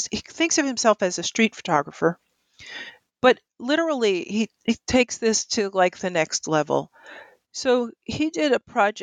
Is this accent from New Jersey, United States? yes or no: yes; Orange, New Jersey, United States; I'm a member of the First Unitarian Universalist Church of Essex County, which is in Orange, my hometown.